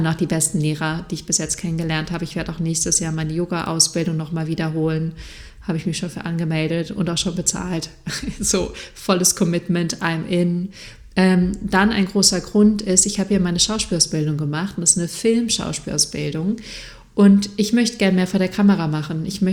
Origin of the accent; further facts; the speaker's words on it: Freiburg, Baden-Württemberg, Germany; bei meiner ehemaligen Hausärztin aus meiner Jugend in Freiburg